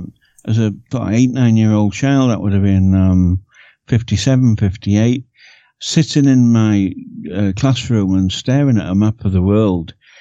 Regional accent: United Kingdom; But I remember, and I wasn't alone, immense feelings of pride in being British.

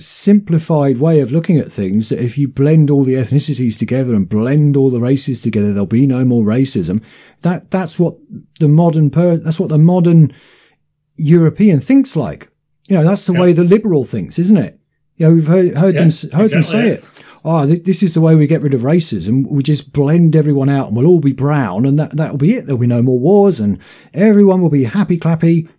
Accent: United Kingdom; Especially mm-hmm. being British, because, you know, we don't know that much about it.

